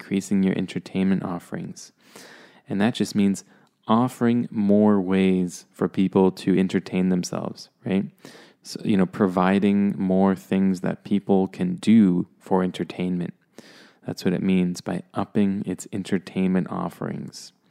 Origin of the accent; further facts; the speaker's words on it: Toronto, Ontario, Canada; I am from Toronto, and we often say Toronto is very diverse.